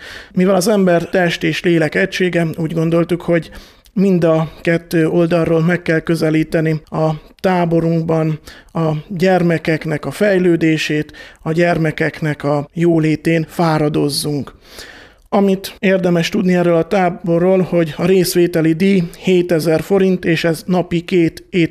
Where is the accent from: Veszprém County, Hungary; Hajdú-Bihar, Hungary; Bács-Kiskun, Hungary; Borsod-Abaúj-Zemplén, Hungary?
Bács-Kiskun, Hungary; Kalocsa; Kalocsán születtem, és ott is jártam általános iskolába, illetve szakközépiskolába, a Dózsa György szakközépiskolába jártam mezőgazdasági szakra